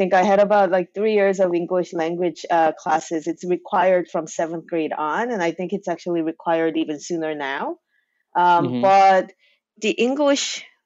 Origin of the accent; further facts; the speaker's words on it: New Jersey, United States; So I grew up in New Jersey until I moved to Ann Arbor for school.